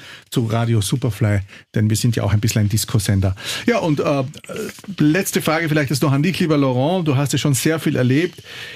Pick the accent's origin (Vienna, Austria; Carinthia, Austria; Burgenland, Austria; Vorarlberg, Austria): Carinthia, Austria; Wolfsberg; in meiner Heimat Wolfsberg in Kärnten